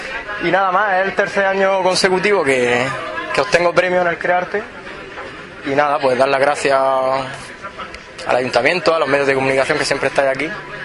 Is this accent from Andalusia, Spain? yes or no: no; Totana, Region of Murcia, Spain; de aquí de Totana